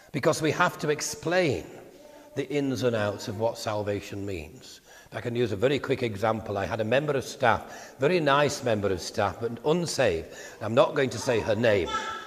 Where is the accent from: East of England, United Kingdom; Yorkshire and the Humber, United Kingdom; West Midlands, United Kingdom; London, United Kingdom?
Yorkshire and the Humber, United Kingdom; And so I'm glad I was born in Yorkshire. And I think people can tell that I come from Yorkshire.